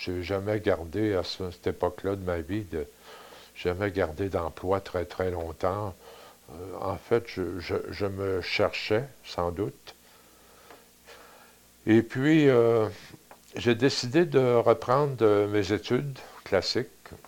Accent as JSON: {"language": "French", "town": "Quebec City", "region": "Quebec", "country": "Canada", "said": "je suis revenu chez moi à Québec."}